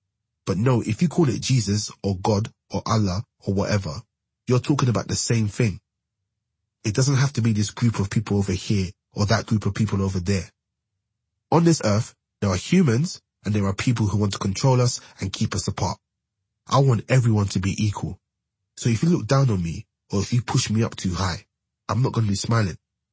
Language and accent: English; Trinidad & Tobago; accent: English; I'm from Trinidad, so the Spanish have come down there and fucked about, and there's Indian as well.